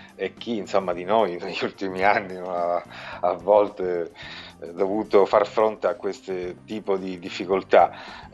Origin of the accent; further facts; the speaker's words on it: Sicily, Italy; possiamo frequentarli da siciliani e che personalmente rappresentano proprio le mie estati più spensierate